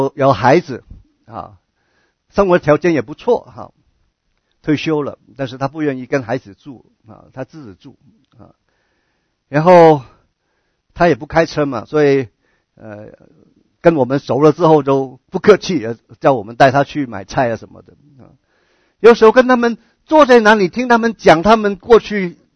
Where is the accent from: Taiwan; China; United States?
United States; California; 但是在我过去的教会，加州的教会，我在那里成长，那里有很多的老人家